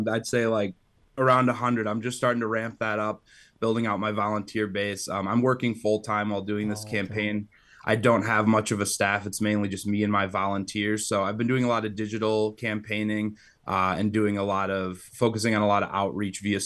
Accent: Midland County, United States; I mean, I've lived my whole life in Midland County. I love my hometown. I love Midland County.

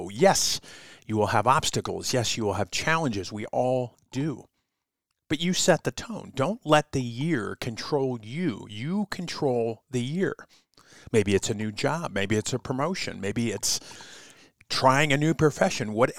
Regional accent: Colorado, United States; Now here in Colorado, my home state, we've had devastating fires.

